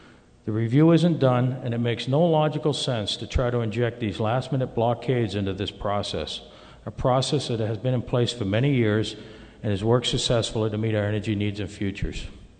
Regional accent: New Hampshire, United States; My background is in agriculture. I grew up here in New Hampshire.

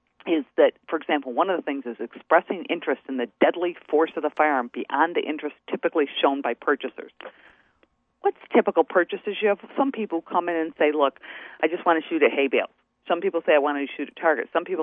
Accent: New Hampshire, United States; Okay, so I'm from New Hampshire, and I'm in a Florida gun store.

